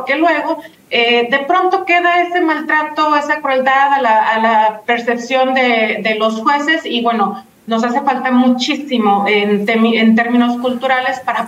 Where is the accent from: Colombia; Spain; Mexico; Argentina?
Mexico; Nosotros, como mexicanas y mexicanos, estamos buscando paz.